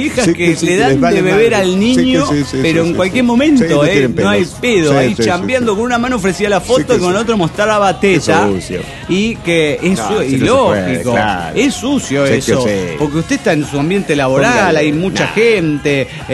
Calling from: Cochabamba, Bolivia; de Cochabamba, Bolivia.

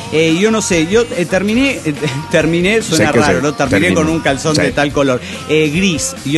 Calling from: Mexico City, Mexico; del DF mexicano.

